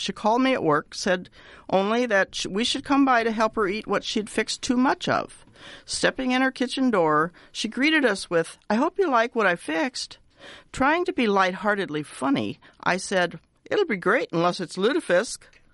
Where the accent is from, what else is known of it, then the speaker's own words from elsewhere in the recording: Ireland; I've just given you my Scandinavian foods experience as an Irish woman who, yes, owns a T-shirt that declares me an honorary Norwegian.